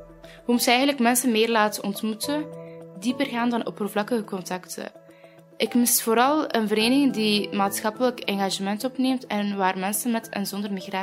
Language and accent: Dutch; Aalst, East Flanders, Belgium; ik ben 23 jaar. Ik ben geboren en getogen in Aalst. Ik heb een Turkse afkomst. Ik studeer momenteel architectuur in Brussel